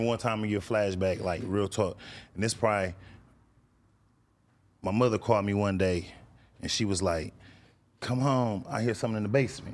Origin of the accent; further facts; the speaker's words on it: Grand Rapids, Michigan, United States; born there; So I was born in Grand Rapids, Michigan.